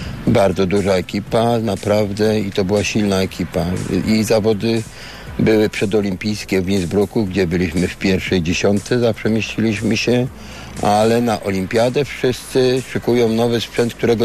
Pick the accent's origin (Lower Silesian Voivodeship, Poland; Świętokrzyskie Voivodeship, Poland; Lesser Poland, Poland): Lower Silesian Voivodeship, Poland; Jelenia Góra; also born or lived in Szczecin; urodziłem się w Szczecinie, bo mama z tatą się spotkali w Szczecinie. No i po prostu było tak, że rok czasu mieszkaliśmy w Szczecinie i przyjechaliśmy na odzyskane ziemie do Jeleniej Góry.